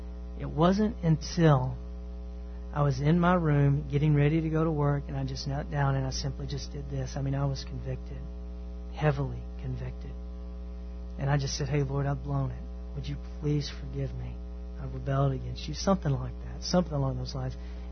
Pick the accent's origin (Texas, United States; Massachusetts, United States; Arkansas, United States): Texas, United States; Growing up in East Texas, there's a few things that young gentlemen like